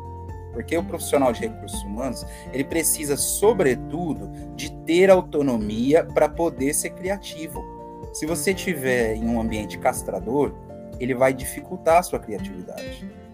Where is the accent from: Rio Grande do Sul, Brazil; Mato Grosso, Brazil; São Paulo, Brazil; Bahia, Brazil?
São Paulo, Brazil; Eu vou dar o exemplo que eu sou paulistano, não moro mais em São Paulo.